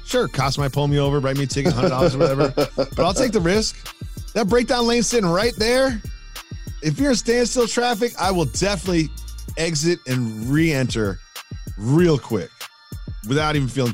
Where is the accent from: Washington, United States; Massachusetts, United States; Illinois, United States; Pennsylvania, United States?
Massachusetts, United States; Amherst; So this weekend, went back to my hometown of Amherst, Massachusetts. Shout out to the 413.